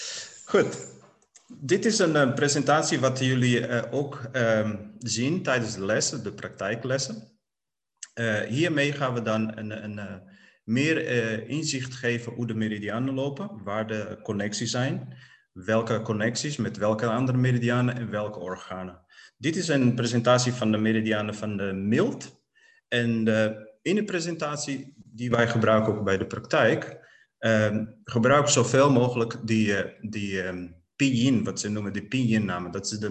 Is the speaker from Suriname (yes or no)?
no; Portugal; Dutch is a second language; now in Netherlands; Ik kom uit Portugal. In 1994 was ik naar Nederland gekomen.